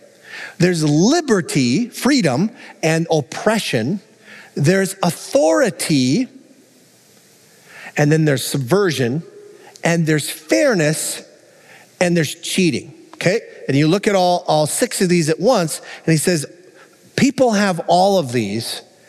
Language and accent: English; Minnesota, United States; I'm from the Iron Range. It's a mining area.